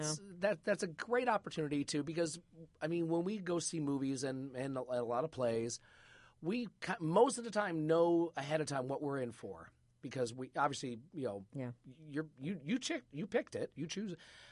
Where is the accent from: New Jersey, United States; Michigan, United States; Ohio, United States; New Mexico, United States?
Michigan, United States; Flint; because I grew up in Flint, Michigan, so I'm used to driving to Detroit for quality stuff